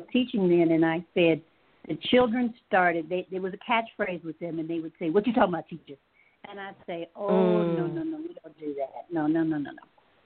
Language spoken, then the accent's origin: English; Chicago, Illinois, United States; And we were always taught, and I was raised in Chicago, you don't dispute my word and you don't question my word.